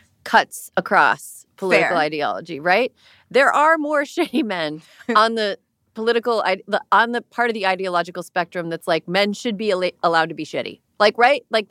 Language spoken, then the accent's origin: English; California, United States; I congratulate Georgia on having a handsome senator as a Californian.